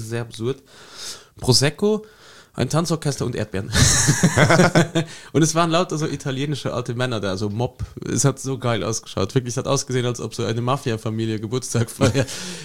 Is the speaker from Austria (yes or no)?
no; Luxembourg; Nee, bei uns war in Luxemburg Classic, was machst du, wenn du fertig bist mit der Matura, gehst ins Casino.